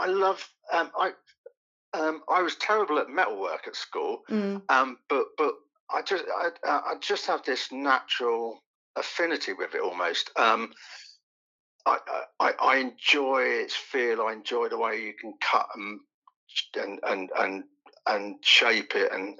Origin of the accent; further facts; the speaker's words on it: Bury St Edmunds, East of England, United Kingdom; also born or lived in East Ham, London; I was born in East London, in East Ham, right. And we lived there till I was 7, and then we moved out to Bury St Edmunds in Suffolk.